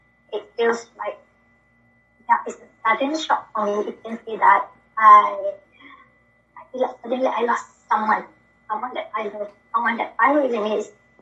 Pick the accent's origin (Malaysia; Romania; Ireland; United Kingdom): Malaysia; from Malaysia.